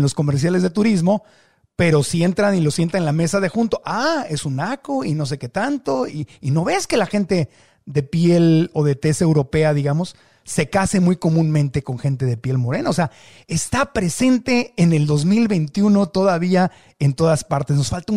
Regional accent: Mexico; born there; Yo nací en el México de 1969

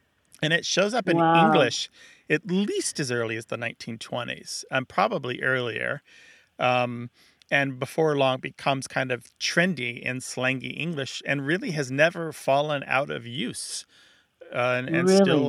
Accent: Missouri, United States; moved away; Yes, because I am from Missouri, and I did leave it.

